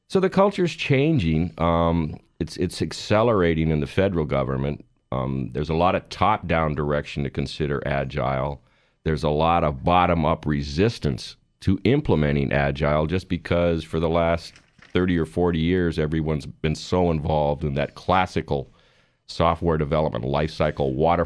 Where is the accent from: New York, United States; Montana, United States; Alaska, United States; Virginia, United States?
Montana, United States; Well, it wasn't the plan I planned on following when I was growing up in Northwest Montana.